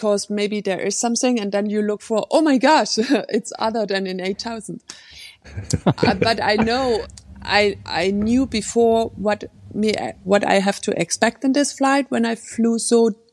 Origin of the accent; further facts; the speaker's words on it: Germany; I come from Germany.